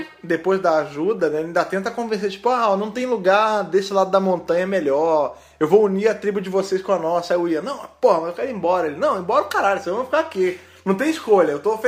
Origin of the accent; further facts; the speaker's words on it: Rio de Janeiro, Brazil; depois eu que sou carioca, sou de estado violento. Eu não tenho apedrejamento na minha terra, não.